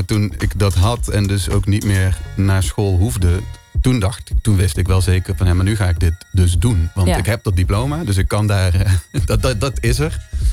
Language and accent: Dutch; Limburg, Netherlands; Ik kom uit Noord-Limburg.